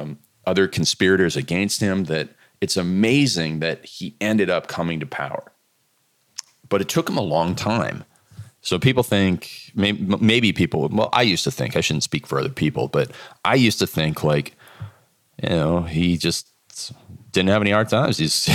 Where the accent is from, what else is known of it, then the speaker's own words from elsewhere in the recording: Canada; And, you know, as a Canadian, I'm not, obviously not American patriotic about the armed forces